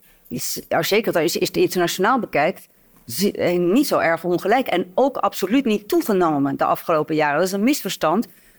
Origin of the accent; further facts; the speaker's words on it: Amsterdam, North Holland, Netherlands; Ik kom zelf uit Amsterdam